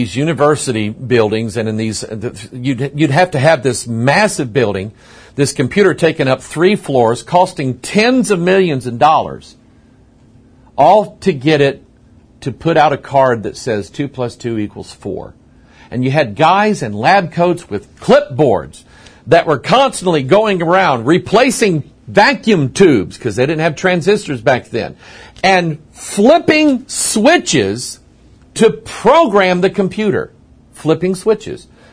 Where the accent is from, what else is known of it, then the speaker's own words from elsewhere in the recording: United States; I feel like just being an American. I like America.